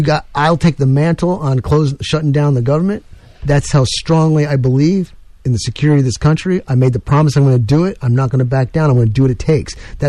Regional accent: New York, United States; I'm from New York. I've lived in New York all my young life. I know Trump from when I was growing up.

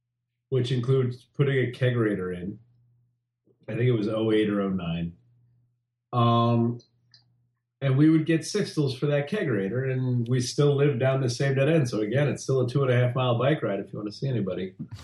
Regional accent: New Jersey, United States; because growing up in New Jersey drinking like that, I knew, you know, I can drink 4.2 beer all day and live without an issue.

